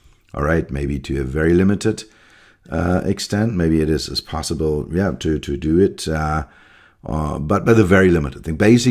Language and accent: English; Germany; accent: German; first language German; English is a second language; Because of, I think it somehow feels my German accent and refrains to work, because when I do it in German, it's super easy for me.